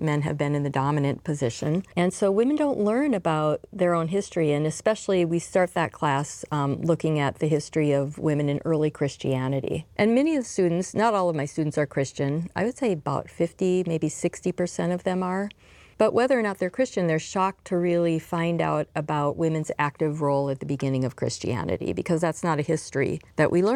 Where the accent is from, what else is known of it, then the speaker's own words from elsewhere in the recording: Staples, Minnesota, United States; I grew up in Staples, Minnesota, and I spent the first 18 years of my life there.